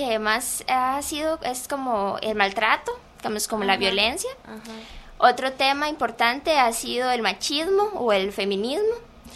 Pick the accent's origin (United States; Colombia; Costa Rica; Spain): Costa Rica; yo soy nativa de la zona sur, más estudié aquí en el Valle Central, y con el tiempo uno tiene como una idea de regresar a sus orígenes, a su tierra natal.